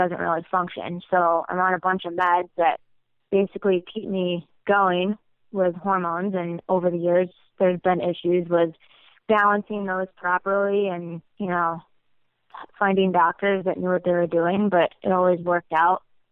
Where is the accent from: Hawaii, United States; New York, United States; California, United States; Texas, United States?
New York, United States; Syracuse; Syracuse.